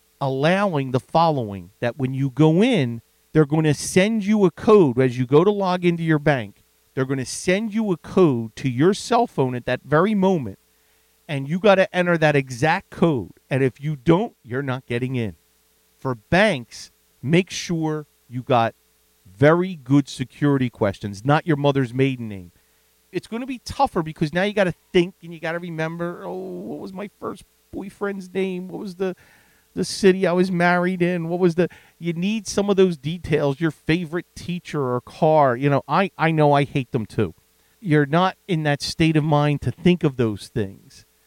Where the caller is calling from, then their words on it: Melbourne, Victoria, Australia; I'm from Melbourne, Australia.